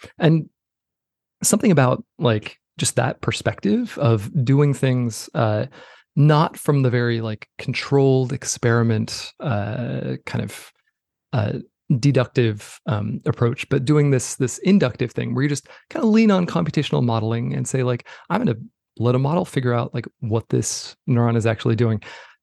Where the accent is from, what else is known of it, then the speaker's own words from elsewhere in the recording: California, United States; I grew up in Southern California.